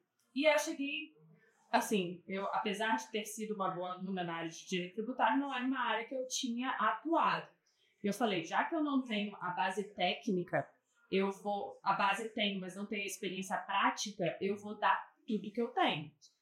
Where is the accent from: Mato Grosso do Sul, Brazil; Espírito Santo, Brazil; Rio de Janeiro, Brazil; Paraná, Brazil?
Espírito Santo, Brazil; Guarapari; also born or lived in Vitória; Eu morava na capital, em Vitória, apesar de ser de Guarapari.